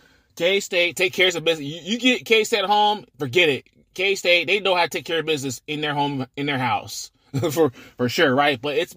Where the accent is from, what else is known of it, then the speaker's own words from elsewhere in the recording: Florida, United States; coming from living in Florida for a handful of years, growing up in Florida, really, for a handful of years down there as well.